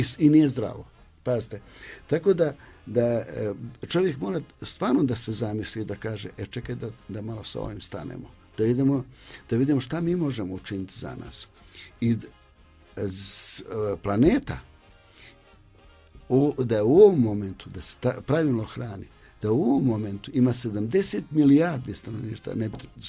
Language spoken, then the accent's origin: Bosnian; Bosnia & Herzegovina; ja sam prvi iz Bosne i Hercegovine koji je prodao intelektualnu svojinu.